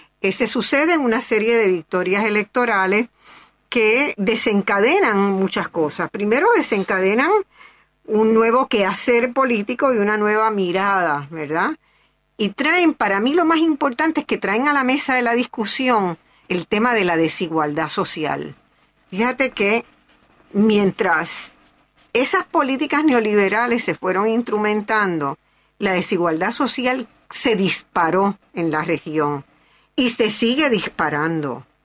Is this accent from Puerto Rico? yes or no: yes; Puerto Rico; born there; also born or lived in Montevideo / Lima / Honduras / Caracas; vivido también en Lima, en Honduras, en Caracas. Así que América Latina es mi casa. Yo soy puertorriqueña de nacimiento. Mi compromiso siempre básico es con Puerto Rico, pero sí he tenido una experiencia latinoamericana grande